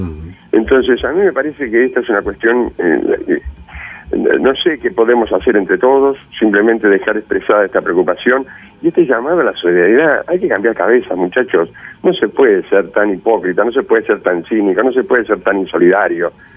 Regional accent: Uruguay; la actitud que tenemos como uruguayos

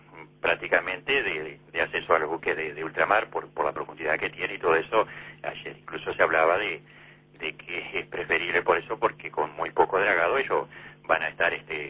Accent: Conchillas, Colonia, Uruguay; Bueno, yo nací en Conchillas, yo vivo en la zona rural de Conchillas, Santa Rosa, de Conchillas, departamento de Colonia.

